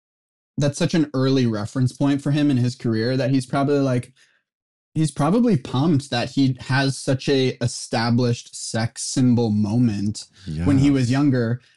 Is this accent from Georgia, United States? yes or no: no; Los Angeles, California, United States; also born or lived in New York, United States; Angeles, born in New York, and then moved to LA when I was still too young to remember. So LA is my hometown.